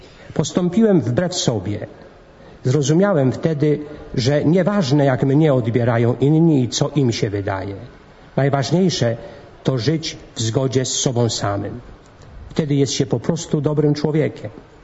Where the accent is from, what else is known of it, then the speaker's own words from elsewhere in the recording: Pomeranian Voivodeship, Poland; Ja wywodzę się z Kaszub.